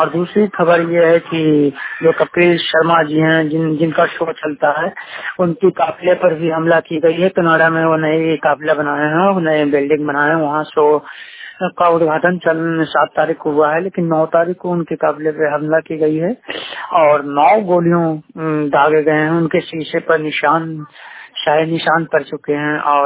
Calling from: Bihar, India; मैं बिहार से बोल रहा हूँ।

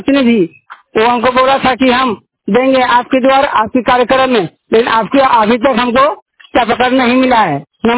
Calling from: Dhanbad, Jharkhand, India; धनबाद से हम यही कहना चाहते हैं

